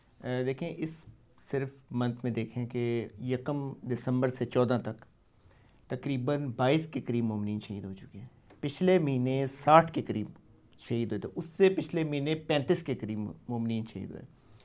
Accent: Punjab, Pakistan; now in Karachi, Pakistan; میں خود پنجاب سے ہوں

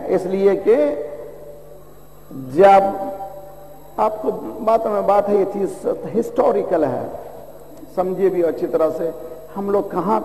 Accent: South India, India; آپ کو معلوم ہے ساؤتھ انڈیا میں جہاں سے میں ہوں وہاں پر بھی شیعہ حکومت رہی ہے.

